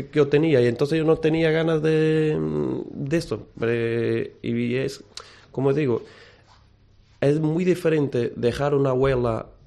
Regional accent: Portugal; Spanish is a second language; yo soy portugués

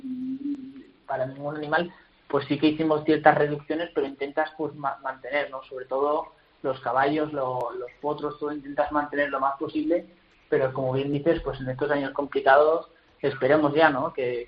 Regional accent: Pamplona, Navarre, Spain; poder torear en Pamplona, aquí en mi tierra

